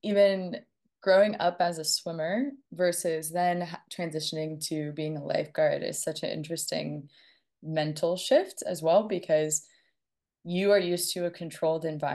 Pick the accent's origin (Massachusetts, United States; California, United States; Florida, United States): Florida, United States; So I grew up in Florida as a swimmer.